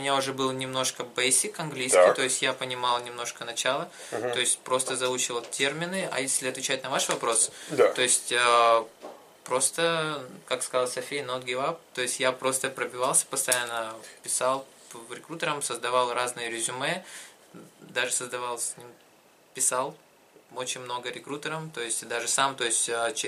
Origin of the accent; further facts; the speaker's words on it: Russia; Нет, я из России.